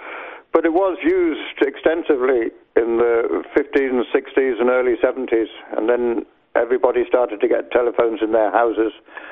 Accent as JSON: {"language": "English", "country": "Ireland", "tie": "born or raised there", "also_born_or_lived": "London", "said": "Well, I was born in North London, raised in Ireland, and I traveled around the world back in the 60s."}